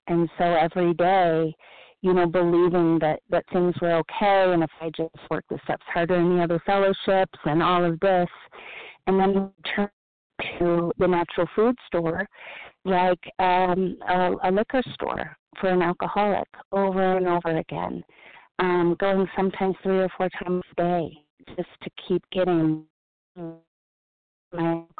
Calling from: Colorado, United States; I'm calling from Northwest Colorado in the States.

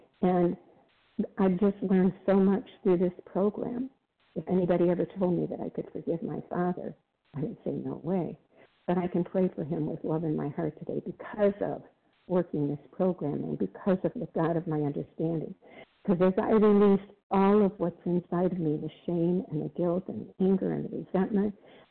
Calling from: Florida, United States; I'm calling from Florida

